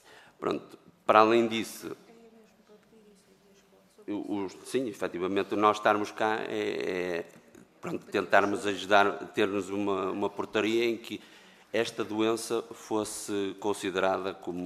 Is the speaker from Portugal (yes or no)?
yes; Penafiel, Norte, Portugal; E nós somos do Norte, somos de Penafiel